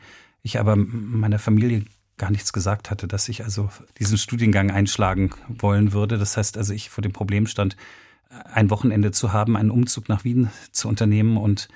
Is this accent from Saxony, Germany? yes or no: no; Berlin, Germany; Als Westberliner war man nicht so viel reisend unterwegs. Das heißt, man war in seiner Stadt, ich liebe meine Heimatstadt ungeheuer.